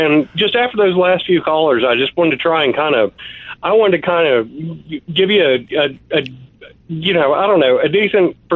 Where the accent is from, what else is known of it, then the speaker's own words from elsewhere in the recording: Alabama, United States; Well, you know, I grew up outside of Birmingham, Alabama, and I grew up reading your columns.